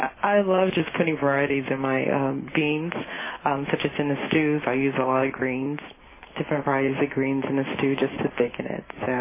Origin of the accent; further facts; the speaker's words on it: New Jersey, United States; Yes. I grew up in North New Jersey.